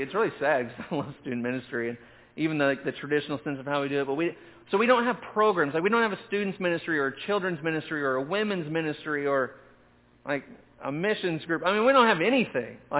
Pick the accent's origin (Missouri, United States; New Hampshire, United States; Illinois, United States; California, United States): Missouri, United States; Cape Girardeau; my hometown of Cape Girardeau. We just call it Cape G, in southeast Missouri, right in the middle of the Bible Belt.